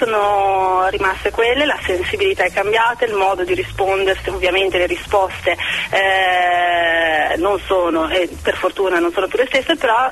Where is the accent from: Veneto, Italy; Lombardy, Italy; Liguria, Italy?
Lombardy, Italy; Mantua; now in Milan, Italy; fieramente mantovana, tant'è che nella mia biografia ho scritto che sono di Mantova, città del tortello e dei Gonzago